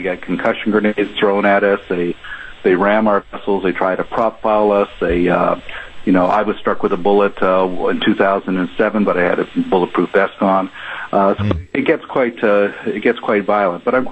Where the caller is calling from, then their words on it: New York, United States; Oh, hi. I'm calling you from New York, actually.